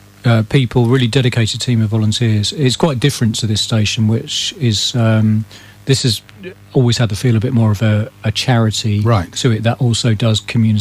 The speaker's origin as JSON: {"language": "English", "town": "Camberley", "region": "South East England", "country": "United Kingdom", "tie": "born or raised there", "said": "I grew up in Camberley, in Surrey, so at Frimley Park Hospital."}